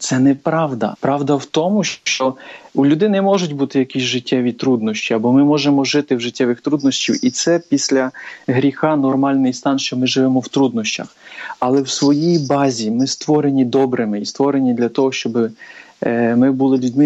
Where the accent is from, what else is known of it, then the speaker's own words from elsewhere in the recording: Zakarpattia Oblast, Ukraine; У нас, наприклад, є, я родом з Закарпаття, є такі слова